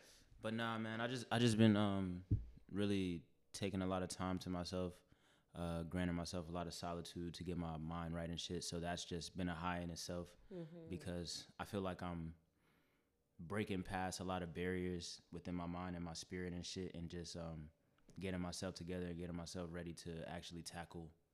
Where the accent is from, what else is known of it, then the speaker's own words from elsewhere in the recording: Queens, New York, United States; I'm from Queens.